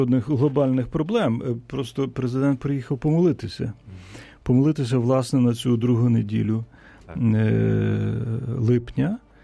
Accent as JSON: {"language": "Ukrainian", "region": "Kyiv", "country": "Ukraine", "said": "якщо я говорив, що я з Києва"}